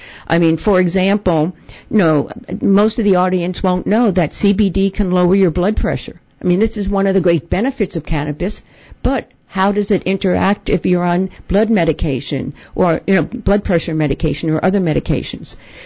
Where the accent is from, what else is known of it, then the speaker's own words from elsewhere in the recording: East Coast, United States; Hey, I'm from the East Coast, so I know Boston College.